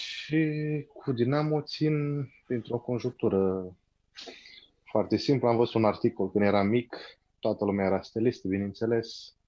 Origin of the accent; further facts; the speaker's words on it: Bârlad, Vaslui County, Romania; now in Montreal, Canada; Stau în Montreal, din România, deloc sunt din Bârlad, dar am stat mai mult de jumătate din viață în Iași.